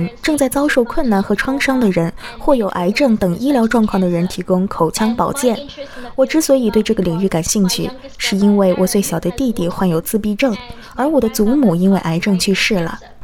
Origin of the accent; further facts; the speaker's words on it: Australia; 我在澳大利亚长大，父亲来自中国，母亲来自越南。他14岁时来到澳大利亚。